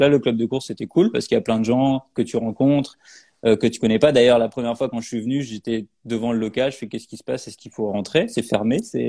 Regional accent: France; now in Canada; Ah oui, je viens de la France, effectivement, avant ça. Bon, ça se reconnaît, je pense.

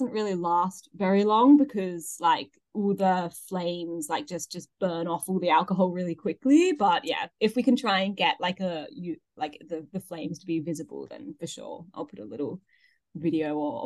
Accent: England, United Kingdom; when I grew up in England, we didn't really do Rocky Road.

